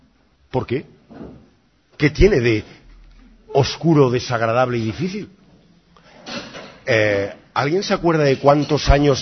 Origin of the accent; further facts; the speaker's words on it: Spain; Como los españoles habíamos dado pruebas rotundas de lo contrario